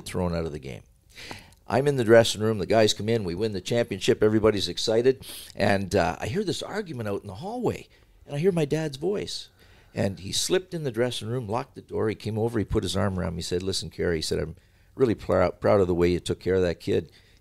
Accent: Canada; I'm a Canadian, eh?

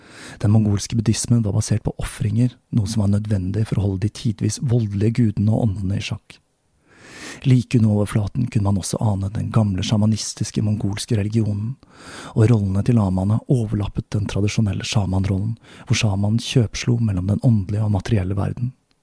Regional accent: Oslo, Norway; planlegger jeg å flytte på meg, denne gangen tilbake til min hjemby Oslo.

